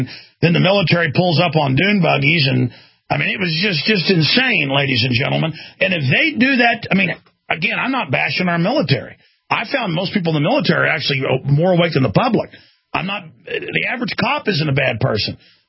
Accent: Dallas, Texas, United States; I've had enough violence in my life just growing up in Dallas, Texas.

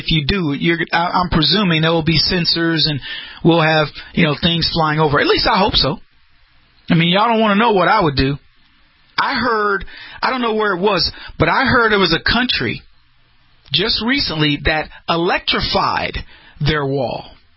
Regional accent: Texas, United States; I grew up in the Rio Grande Valley.

